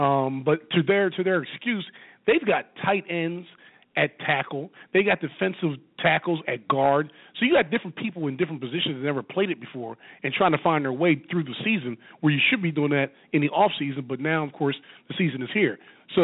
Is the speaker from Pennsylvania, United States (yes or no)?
yes; Philadelphia, Pennsylvania, United States; I'm from Philly, and I know the Philly fans are just eating his ass up right now